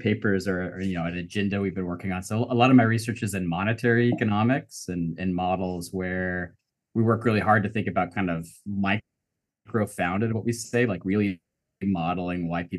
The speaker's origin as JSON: {"language": "English", "region": "Texas", "country": "United States", "tie": "born or raised there", "said": "so I grew up in Texas. I did high school here, and I played high school football"}